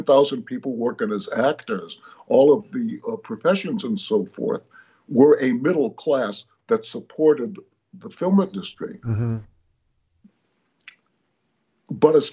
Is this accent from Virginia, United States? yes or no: no; Chicago, Illinois, United States; I grew up in Chicago, State Street, State Street.